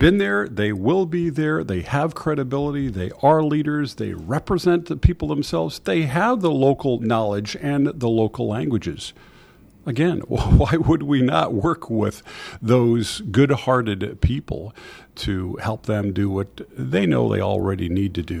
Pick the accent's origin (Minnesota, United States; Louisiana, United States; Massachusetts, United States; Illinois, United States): Massachusetts, United States; Boston; also born or lived in West Africa; The Boston area.